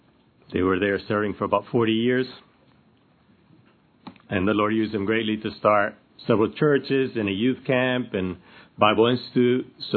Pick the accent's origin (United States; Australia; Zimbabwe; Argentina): Argentina; first language Spanish; English is a second language; Okay, I'm from Argentina, so my first language is Spanish.